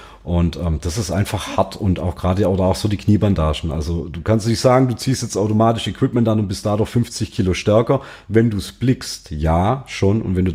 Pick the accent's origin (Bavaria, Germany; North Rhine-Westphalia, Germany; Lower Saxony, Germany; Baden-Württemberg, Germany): Baden-Württemberg, Germany; Bin dann halt immer als Schwabe für Hesse gestartet.